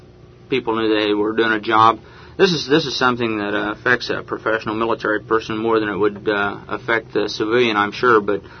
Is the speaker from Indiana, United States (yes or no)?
yes; Columbus, Indiana, United States; I'm from Columbus, Indiana. It's a small town south of Indianapolis.